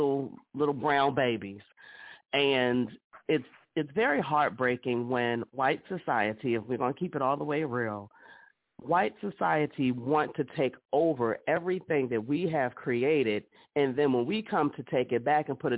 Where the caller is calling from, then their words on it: Sterling, Virginia, United States; calling from Sterling, Virginia, Loudoun County.